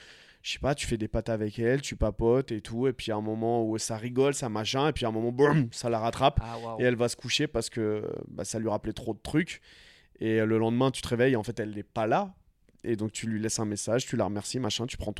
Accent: France; je suis français, je suis en voyage

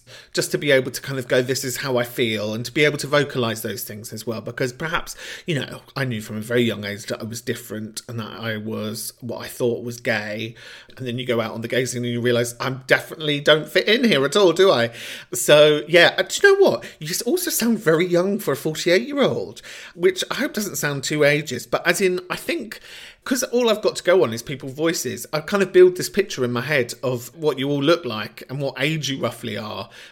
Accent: Camden, London, United Kingdom; particularly where I grew up in Camden

